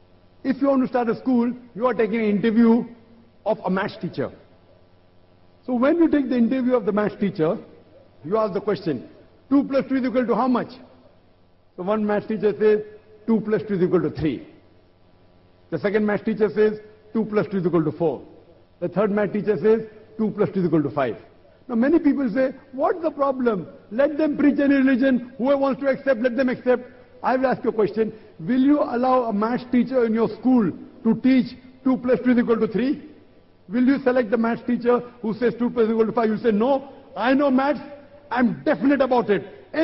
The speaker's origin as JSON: {"language": "English", "country": "India", "said": "I'm an Indian. Geographically, I'm a Hindu because I'm an Indian. But practicing Muslim, I'm a practicing Muslim."}